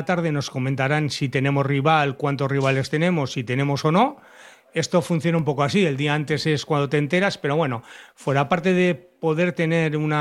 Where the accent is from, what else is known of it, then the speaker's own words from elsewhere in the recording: Santurtzi, Basque Country, Spain; en las fiestas del Carmen de Santurchi, de mi pueblo